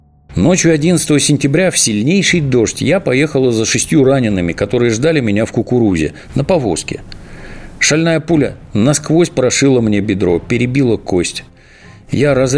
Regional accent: Nizy, Ukraine; А на левом, прямо напротив, стоит село Низы, откуда я родом.

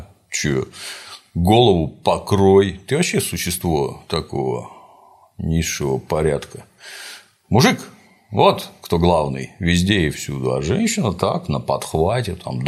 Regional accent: Novgorod Oblast, Russia; Я эти бляхи в детстве в Новгородской губернии просто тоннами собирал.

